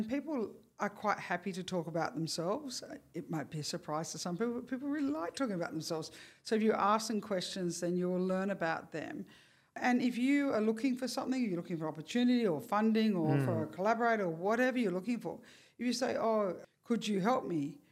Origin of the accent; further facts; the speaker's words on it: Perth, Western Australia, Australia; I grew up in Perth